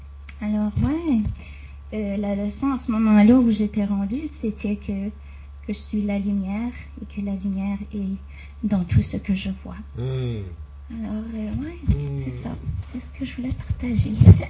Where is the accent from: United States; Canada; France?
Canada; New Brunswick; je suis du Nouveau-Brunswick, au Canada.